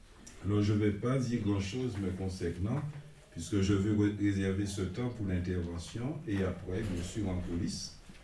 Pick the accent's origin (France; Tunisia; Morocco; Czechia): France; Guadeloupe; nous venons de la Guadeloupe. Et nous servons le Seigneur depuis quelques années en France